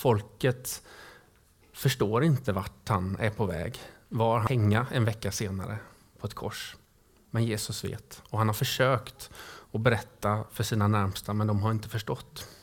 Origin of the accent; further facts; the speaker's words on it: Gothenburg, Västra Götaland County, Sweden; Jag tänker på Kopparmärra till exempel, jag som är göteborgare.